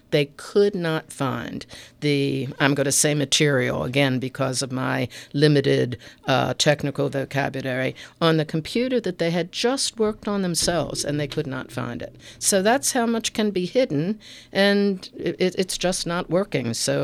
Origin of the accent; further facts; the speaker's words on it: Baltimore, Maryland, United States; I grew up in Baltimore, in Edmondson Village area